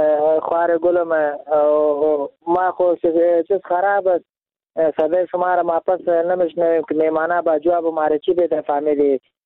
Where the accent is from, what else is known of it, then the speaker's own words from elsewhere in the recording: Afghanistan; ما خودم افغان هستم،